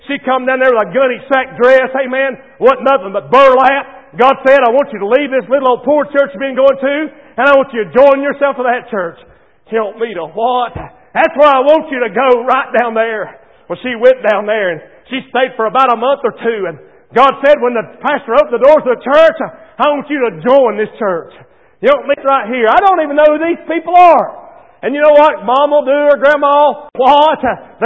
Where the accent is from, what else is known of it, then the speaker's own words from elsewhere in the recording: Hendersonville, North Carolina, United States; Where are you from? I'm from Hendersonville.